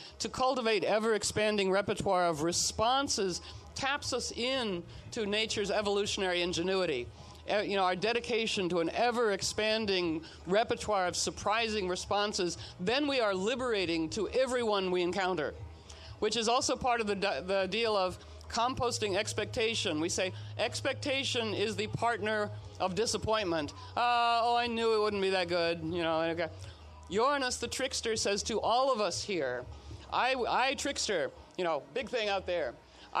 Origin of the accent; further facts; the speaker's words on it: Washington, District of Columbia, United States; You know, I'm from Washington, D.C.